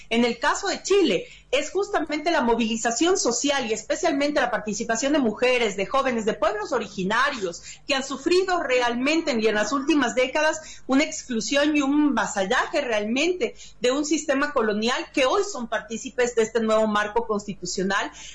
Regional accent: Ecuador; Yo debo confesarles aquí que tengo doble nacionalidad, y yo soy ecuatoriana y tengo nacionalidad chilena justamente por mis antecedentes familiares

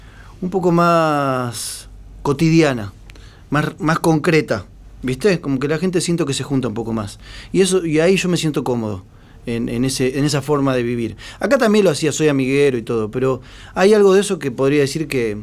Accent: Buenos Aires, Argentina; yo me preguntaba si iba a aguantar sin lluvia, porque siendo porteño, que la lluvia te regula emocionalmente

